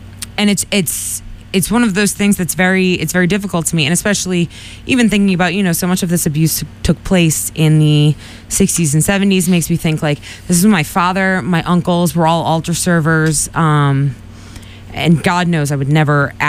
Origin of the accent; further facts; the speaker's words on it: Boston, Massachusetts, United States; I just growing up in Boston, in this, you know, in the basically Quincy's like a suburb of Dorchester and Southie, but growing up in like the Irish Catholic part of Boston, I just assumed most people were Catholic.